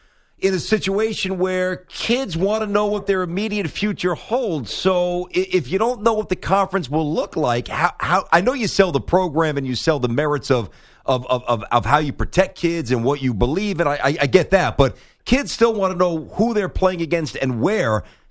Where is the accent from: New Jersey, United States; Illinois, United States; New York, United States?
New York, United States; grew up with Syracuse in the Big East, and now Syracuse is in the ACC, which was unimaginable for us growing up in New York back in the day